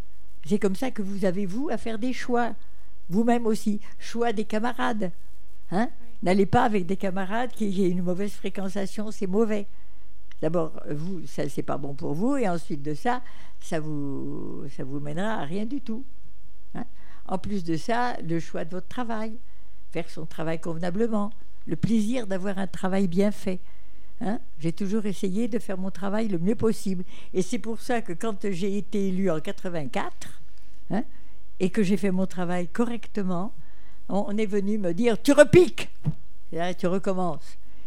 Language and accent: French; south of France, France; Et quand j'ai dit ça en France, on a cru que je galège parce que je suis du Midi.